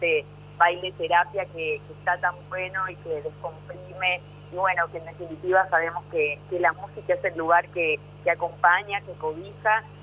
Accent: Chaco, Argentina; con las que me crié en el Chaco, porque nos comunicábamos todo en el Chaco

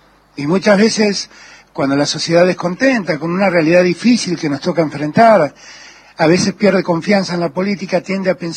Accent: Argentina; Y como argentino también me llena de vergüenza.

